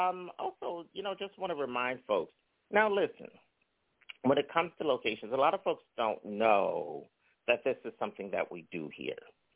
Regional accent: New Jersey, United States; I'm from Jersey, so I can get away with that in part, but yes, from Northern New Jersey. Yeah, lots of good stuff. I went to high school there

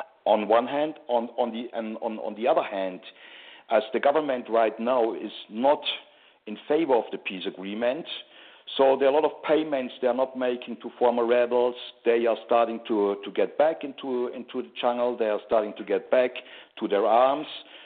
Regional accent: Munich, Bavaria, Germany; also born or lived in Bogota; now in Pereira, Colombia; No, I'm German. I'm from South Germany, from Munich. And right now I lived like for 15 years in Bogota.

